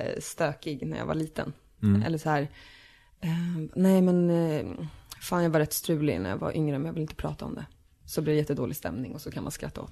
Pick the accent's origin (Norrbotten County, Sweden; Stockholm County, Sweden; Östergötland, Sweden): Stockholm County, Sweden; Sorunda; Så när jag bara, ja men utanför Nynäs. Så hon bara, ja men jag kommer också utanför Nynäs. Så jag bara, ja men Sorunda heter det.